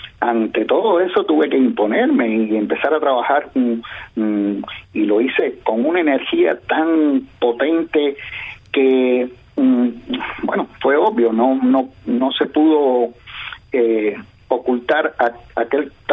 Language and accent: Spanish; Cuba; now in United States; Cuando salí de Cuba, salí un poco desfasado con mi generación. Mi generación fue la generación de los 80